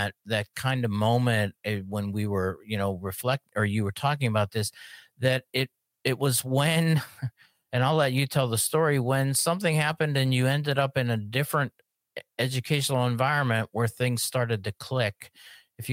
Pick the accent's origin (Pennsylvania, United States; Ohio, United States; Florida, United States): Pennsylvania, United States; Pittsburgh; Johnny growing up in Detroit, me growing up in Pittsburgh